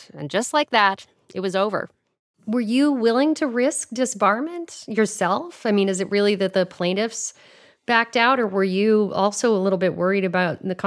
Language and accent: English; Colorado, United States; He reminds me of a lot of the outdoorsy guys I grew up with in Colorado